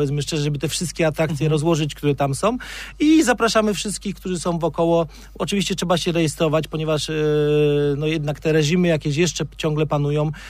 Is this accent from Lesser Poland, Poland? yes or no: yes; Kraków, Lesser Poland, Poland; born there; jestem Krakusem z urodzenia, zakochanym w Krakowie i w Polsce, ale drugi mój dom to jest Tajlandia.